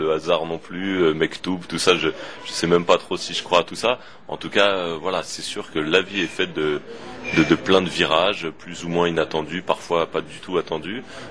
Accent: Saint-Denis, Île-de-France, France; now in Paris, France; Non, j'ai déménagé cet été. Je suis un tout nouveau Parisien. J'ai l'impression d'être un peu en vacances ou alors d'être un immigré à Paris. Enfin, je me sens encore très banlieusard.

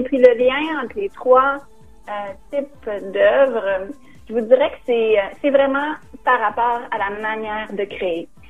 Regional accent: Quebec City, Quebec, Canada; now in Toronto, Canada; Alors, je me trouve à Toronto. Je suis originaire de la ville de Québec, mais maintenant, j'habite Toronto

